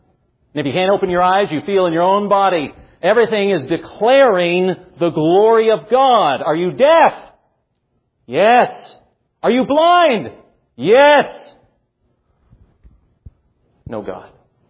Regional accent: United States; Why should I, as an American, submit or be subject to anybody?

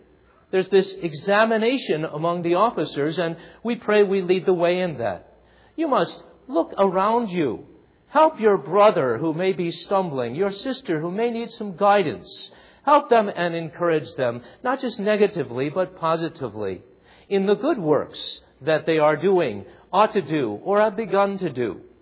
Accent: United States; Let's not just think here that we're, because we're American and that we're so independent of one another

